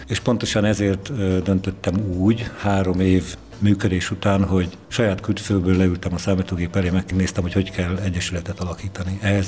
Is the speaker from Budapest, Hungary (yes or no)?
yes; Budapest, Hungary; Mondjuk engem nem, mert én pesti vagyok